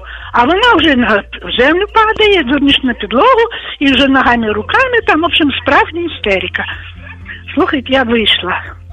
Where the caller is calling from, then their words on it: Volyn Oblast, Ukraine; Я з Волині.